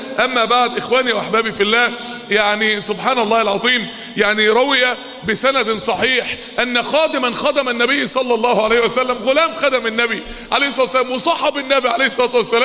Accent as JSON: {"language": "Arabic", "town": "Mansoura", "region": "Dakahlia", "country": "Egypt", "said": "كل ما نادي كان مهجور عندنا في المنصورة دخلته كده من ايام"}